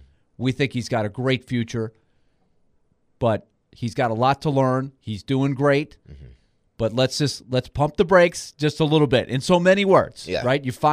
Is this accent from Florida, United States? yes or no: yes; Orlando, Florida, United States; And I grew up in Orlando. I didn't grow up my entire childhood there, but I moved there when I was 12, like right next to Orlando, like 30 minutes from the Magic Kingdom.